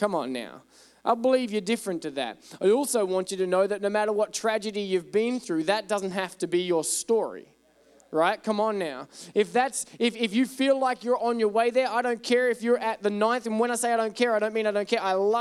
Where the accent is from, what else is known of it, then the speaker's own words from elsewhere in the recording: Australia; Look at me. I'm Australian. What do you think?